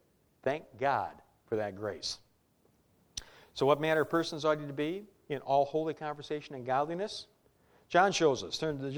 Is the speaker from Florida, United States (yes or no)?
no; Detroit, Michigan, United States; Now, I'm from Detroit. Growing up in Detroit, there was the Rust Belt.